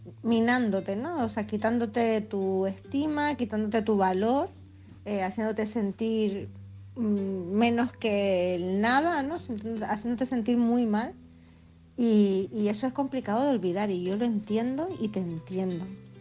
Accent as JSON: {"language": "Spanish", "region": "Canary Islands", "country": "Spain", "said": "de Gran Canaria"}